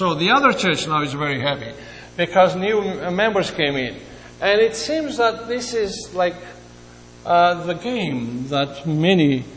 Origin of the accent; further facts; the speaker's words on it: Canada; And I said, well, I come from Canada, and I have some good news.